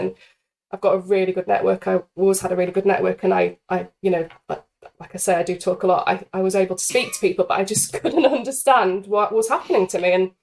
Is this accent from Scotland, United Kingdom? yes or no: no; Penarth, Wales, United Kingdom; So I do tend to go into my hometown of Penarth and chat a lot.